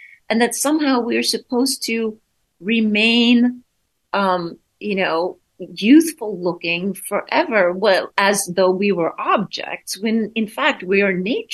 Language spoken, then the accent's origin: English; Sweden; moved away as an adult; I was raised in Sweden